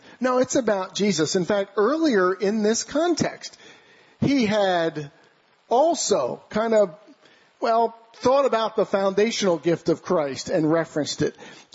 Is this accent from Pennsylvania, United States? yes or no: yes; Pennsylvania, United States; we grew up outside of Philly, very hilly area, right?